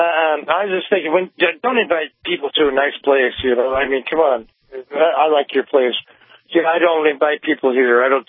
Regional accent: Chico, California, United States; now in Utah, United States; But first off, I was born in Oroville, California Hospital, and I was raised in Chico, and I came out here, and there was not that much water when I came out here last year.

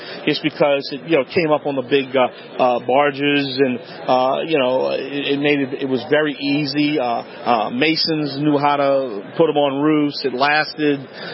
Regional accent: New Orleans, Louisiana, United States; in my hometown, New Orleans, Louisiana.

